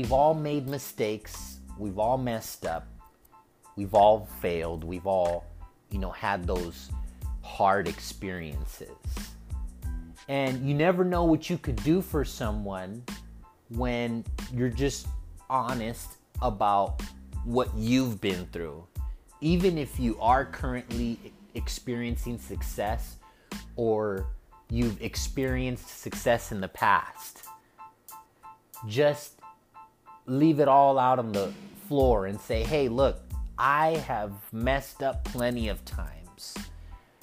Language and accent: English; Los Angeles, California, United States; I'm from California, born and raised in East Los Angeles.